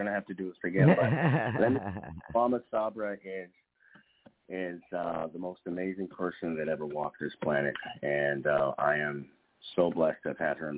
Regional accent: California, United States; because I was raised in California, so you know

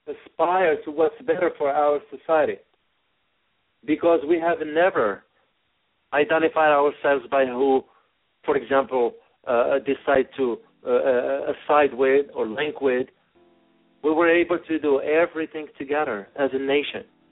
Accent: United States; As an American, it wasn't a joke.

